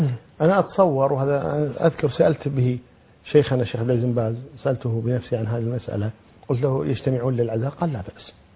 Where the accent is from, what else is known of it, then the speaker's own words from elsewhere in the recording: Kuwait; أنا ما أدري عن باقي البلاد لكن أذكر عن الكويت عندنا كمثال